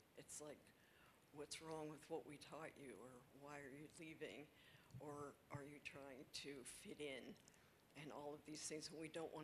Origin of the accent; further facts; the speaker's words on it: East Coast, United States; And especially, I think, for me growing up on the East Coast, there was a lot of personal sense of anti-Semitism, or being othered, or being different, or being not accepted.